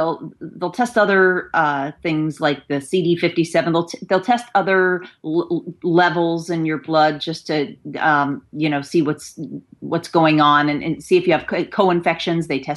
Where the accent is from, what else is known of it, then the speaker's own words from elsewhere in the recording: Midwest, United States; I grew up in the Midwest, but it was a little towards the east, you know, edge.